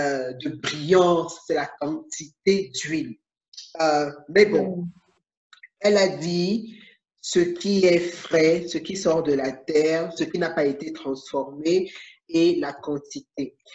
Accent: Cameroon; en tant qu'Africain et en tant que bon Camerounais

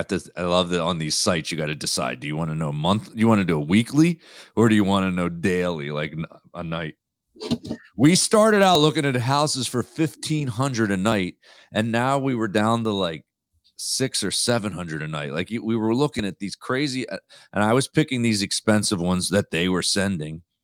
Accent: New Jersey, United States; I think it's from growing up in Jersey.

